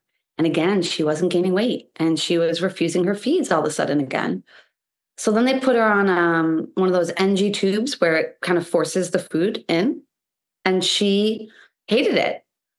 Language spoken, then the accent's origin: English; Boston, Massachusetts, United States; At that time in my life, I'm from Boston. I was living in Boston.